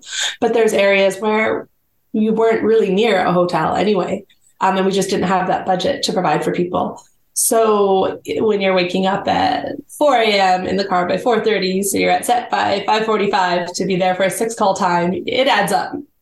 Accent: Edmonton, Alberta, Canada; born there; now in Calgary, Canada; I'm actually in Calgary, so we're south of Edmonton. Okay. Yeah, I was born in Edmonton

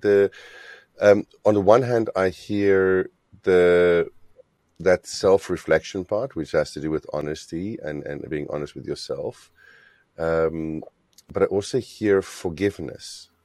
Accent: South Africa; I think we also grew up in a relatively macho society where, anyway, I grew up in South Africa.

